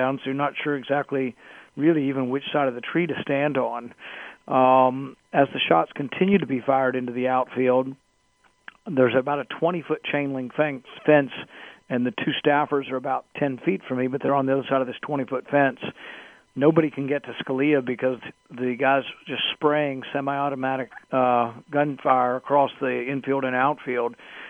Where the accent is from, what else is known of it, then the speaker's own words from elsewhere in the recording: the South, United States; I grew up in the South, so it's not uncommon to hear shotguns outside my neighborhood and people hunting in the bottomland.